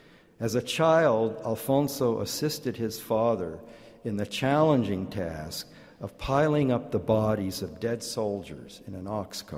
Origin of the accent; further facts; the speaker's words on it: Orange, California, United States; I grew up in Orange, a former citrus-growing rural community, which became a suburb of the immense Los Angeles County.